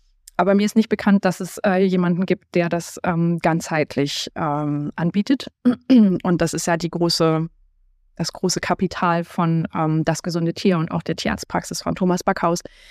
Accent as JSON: {"language": "German", "town": "Halle an der Saale", "region": "Saxony-Anhalt", "country": "Germany", "said": "Ich komme aus Halle an der Saale im schönen Sachsen-Anhalt"}